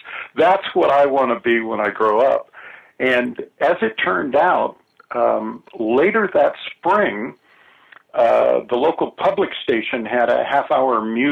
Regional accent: Tigard, Oregon, United States; But it was neat growing up in Tigard, Oregon, in that Portland hadn't become a big city yet, and the suburbs were even more kind of laid back.

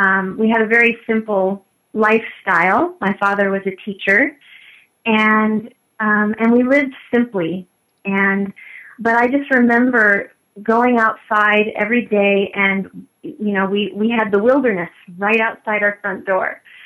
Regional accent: Alaska, United States; now in Phoenix, United States; I was born and raised in Alaska, so far, way away from Phoenix, Arizona, where I now live.

